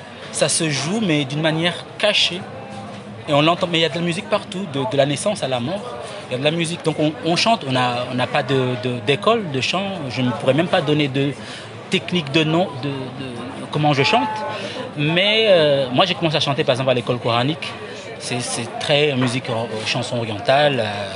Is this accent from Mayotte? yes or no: no; Comoros; C'est pas parce que je suis comorien, mais c'est vrai, à chaque fois que j'y retourne, je me dis, c'est vrai que c'est très beau.